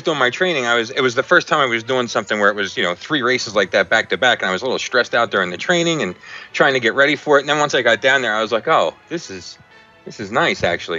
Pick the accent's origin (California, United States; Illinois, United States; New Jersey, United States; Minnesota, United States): New Jersey, United States; New Jersey.